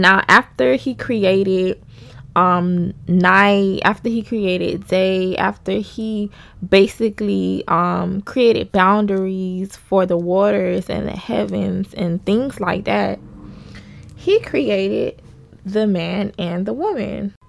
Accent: Miami, Florida, United States; I'm from Miami, Florida.

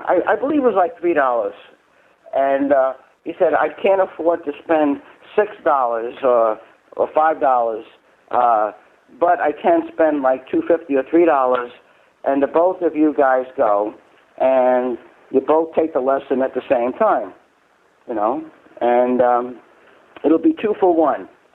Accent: Brooklyn, New York, United States; We were growing up in Brooklyn. We're hearing that all of a sudden the rock and roll

